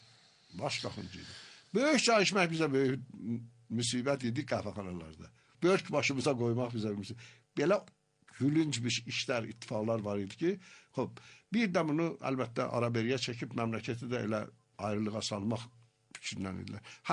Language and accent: Azerbaijani; Iran; Bu, təbiidir ki, biz İranlıyıq və İran millətinin bütün qolu